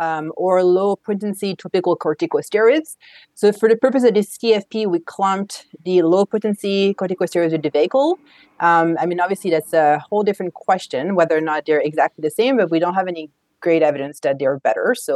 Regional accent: France; But I was born and raised in France.

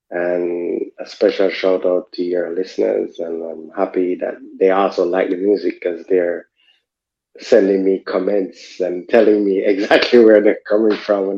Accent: Jamaica; I'm from Jamaica. I'm from a small Caribbean country that fight of slavery and all of that, and being a black person

